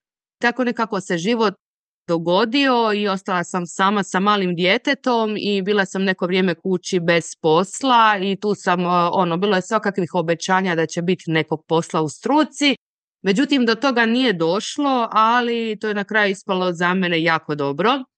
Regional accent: Ploče, Dubrovnik-Neretva County, Croatia; Dolazim iz Ploča, znači na samom jugu Hrvatske sam i živim na jako lijepom mjestu. Odmah sam uz more, uz Baćinska jezera i uz ušće Neretve

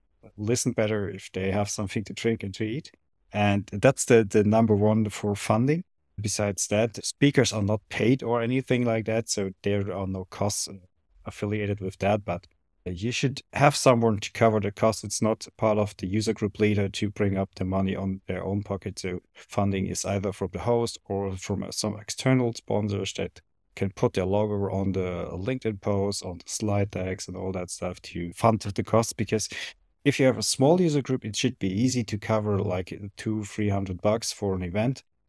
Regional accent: Germany; English is a second language; And you have bigger countries like my country. I'm coming from Germany, where we have a lot of small user groups.

